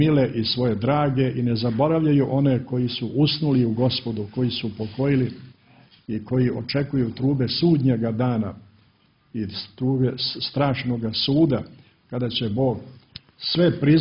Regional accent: Montenegro; Ja vidim u starim kućama ovdje kod nas u Crnoj Gori i u mome selu i ovdje u Katunskoj Nahiji

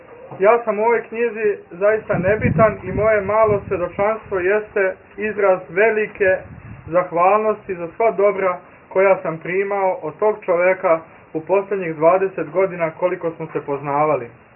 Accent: Vojvodina, Serbia; inače rodom sam iz Srema

